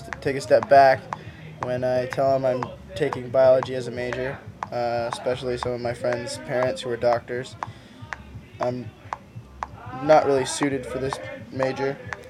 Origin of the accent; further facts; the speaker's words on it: Imperial Beach, California, United States; I grew up in Imperial Beach, California. I've lived there my entire life, 19 years.